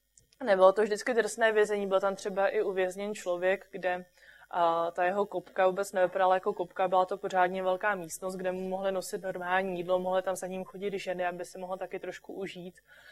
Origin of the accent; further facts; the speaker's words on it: Bohemia, Czechia; A my jsme říkali, že jsme z Čech a nechcete to česky?